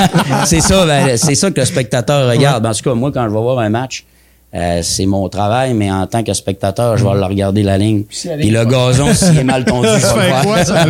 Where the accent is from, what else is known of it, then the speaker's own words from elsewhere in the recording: Chicoutimi, Quebec, Canada; Je viens de Chicoutimi-Nord, mais c'est mes racines, la baie, en 2007.